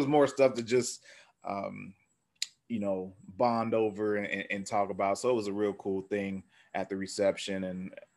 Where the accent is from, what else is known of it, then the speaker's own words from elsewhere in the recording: Dayton, Ohio, United States; now in Omaha, United States; I've been in Omaha, the Omaha area since 94, but I'm from Dayton, Ohio, if you didn't know.